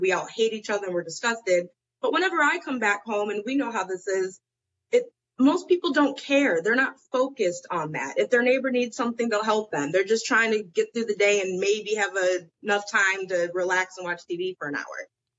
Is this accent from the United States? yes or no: yes; Detroit, Michigan, United States; now in Washington, United States; growing up in Detroit, being from Michigan in the Midwest, and now living out in D.C.